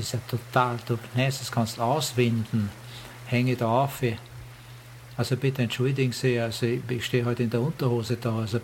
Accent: Vienna, Austria; wie gesagt, ich bin in Wien und bin dort geboren und aufgewachsen.

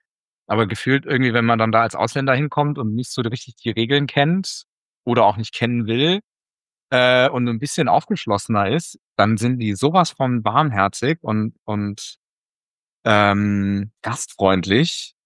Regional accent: Saarland, Germany; Ich mochte das Saarland als Kind. Ich fand es sehr toll, da aufzuwachsen. Viel Natur, sehr deutsch-französisch. Hab auch Französisch quasi muttersprachlich sozusagen.

